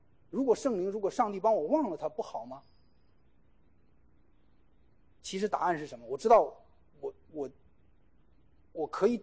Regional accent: Henan, China; 我在国内，我是河南的哈，白的，我知道河南名声

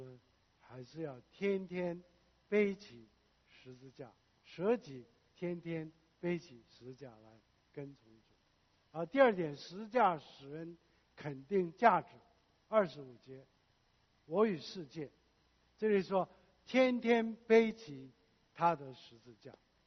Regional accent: South Korea; Chinese is a second language; 我第一个神学院毕业的，回到韩国，我的老家

